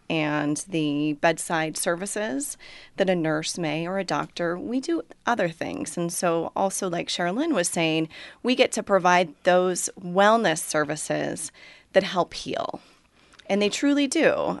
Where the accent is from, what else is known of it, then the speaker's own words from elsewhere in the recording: Portland, Oregon, United States; I was born in Warrenton